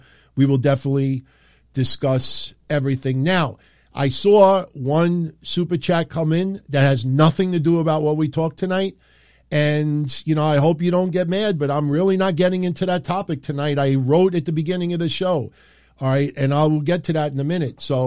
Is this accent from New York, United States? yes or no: yes; New York, United States; But that's maybe because we're both from New York.